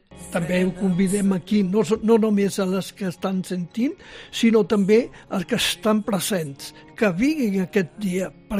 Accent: Galicia, Spain; jo sóc gallec

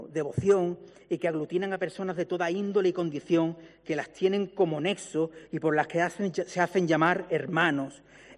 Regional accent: Málaga, Andalusia, Spain; En apenas 8 días renovaremos nuestro sueño como meros malagueños

